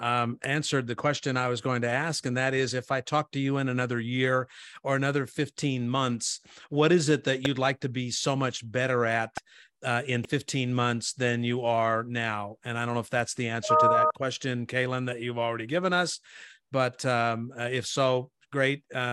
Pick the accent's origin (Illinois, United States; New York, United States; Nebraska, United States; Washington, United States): Nebraska, United States; Also for News Channel Nebraska and US 92 in Norfolk, just down the road from my hometown, is Kaylin Debbin.